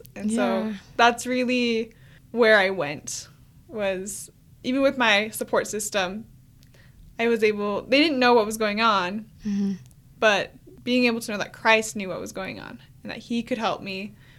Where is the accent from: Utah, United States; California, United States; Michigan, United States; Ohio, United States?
Utah, United States; I was born and raised in Utah, just about 20 minutes from the U